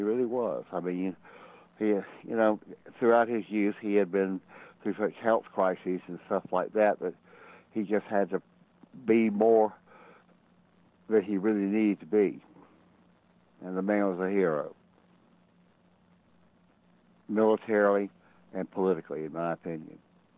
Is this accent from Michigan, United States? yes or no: no; South Carolina, United States; I'm from South Carolina. I'm from the solid South.